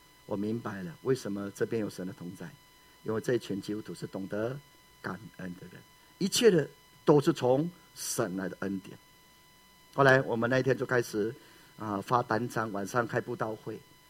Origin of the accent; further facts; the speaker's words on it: Taiwan; 我是台湾人来这边闹鬼个没事